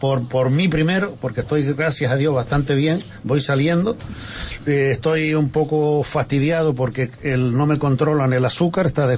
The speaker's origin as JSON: {"language": "Spanish", "town": "Agulo", "region": "Canary Islands", "country": "Spain", "tie": "born or raised there", "said": "en mi pueblo, en la isla de La Gomera, Agulo, hace muchos años"}